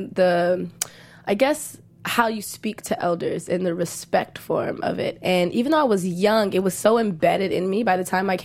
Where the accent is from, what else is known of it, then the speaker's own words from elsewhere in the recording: Fort Worth, Texas, United States; born there; also born or lived in Nigeria; so I was born in Fort Worth, Texas, mm-hmm. and it kind of got like, you know, mixed up for how long I was staying in Nigeria, but I went to Nigeria, let's say I was maybe 4 years old